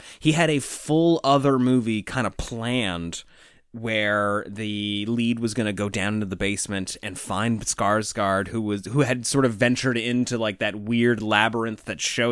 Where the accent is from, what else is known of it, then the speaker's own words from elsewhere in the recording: Toronto, Ontario, Canada; commercials that we grew up with in Toronto